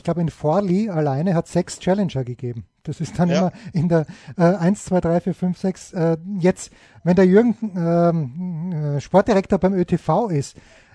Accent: Styria, Austria; Ich bin Steirer

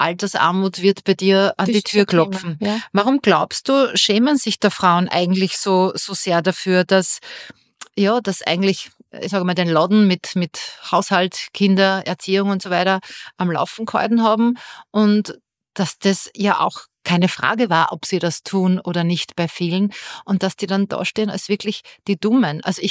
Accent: Austria; Sei es jetzt bei uns in Österreich das Pensionssplitting und so weiter.

